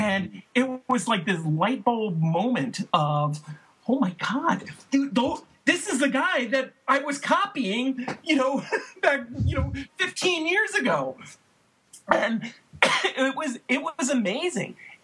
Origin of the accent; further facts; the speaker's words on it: Brooklyn, New York, United States; and I grew up in Brooklyn, and in the winter I have these memories of sitting around my friend Johnny Albarico's dining room table